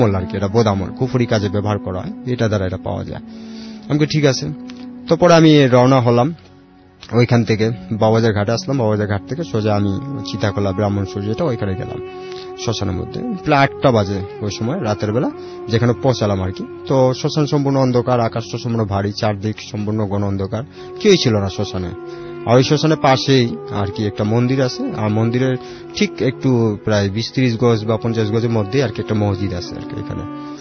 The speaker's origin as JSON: {"language": "Bangla", "town": "Dhaka", "region": "Dhaka Division", "country": "Bangladesh", "said": "বাড্ডা থেকে আসছি।"}